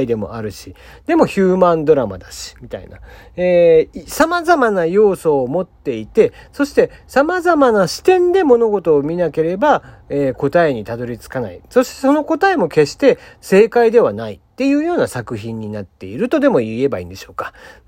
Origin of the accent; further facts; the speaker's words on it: Kagoshima, Japan; 僕も鹿児島の人間なんで人のことは言えませんけども